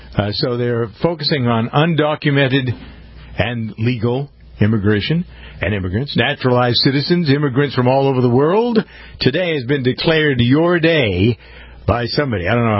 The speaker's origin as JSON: {"language": "English", "town": "Framingham", "region": "Massachusetts", "country": "United States", "tie": "born or raised there", "said": "Framingham, my hometown, is the home to the largest Brazilian population outside of Brazil."}